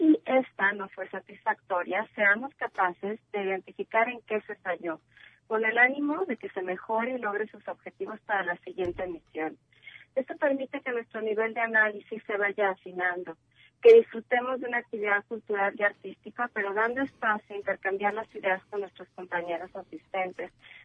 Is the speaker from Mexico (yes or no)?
yes; Guadalajara, Jalisco, Mexico; Así somos los tapatíos.